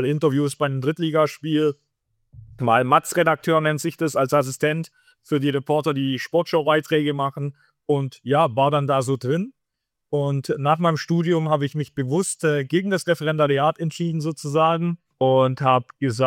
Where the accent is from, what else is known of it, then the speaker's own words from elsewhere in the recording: Vaihingen an der Enz, Baden-Württemberg, Germany; ich komme aus Vaihingen oder stamme aus Vaihingen-Enz